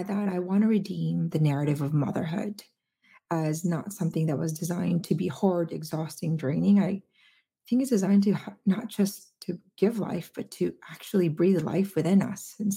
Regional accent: Philippines; I grew up in the Philippines. It was a very poor country. I didn't see my parents for 5 years because that's how they immigrated here.

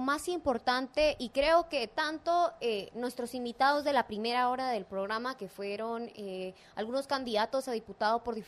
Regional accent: Guatemala; nosotros como guatemaltecos

